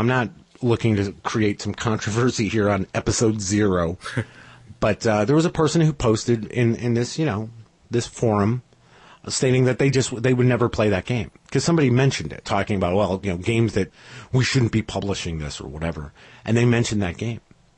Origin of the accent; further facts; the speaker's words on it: United States; Being an American, I don't believe I would probably look to play the game.